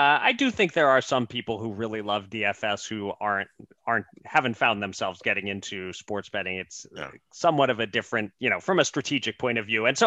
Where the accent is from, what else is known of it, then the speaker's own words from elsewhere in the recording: Pennsylvania, United States; I looked up the numbers in my home state of Pennsylvania for June just to see a point of comparison.